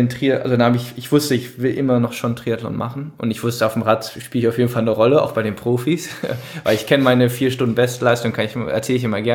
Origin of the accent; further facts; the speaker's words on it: Düsseldorf, North Rhine-Westphalia, Germany; als Düsseldorfer dann noch versuchen, auch zur ersten Bergwertung an meinem Hausberg, der 1 Kilometer von meiner Wohnung ist, da die Bergwertung zu holen.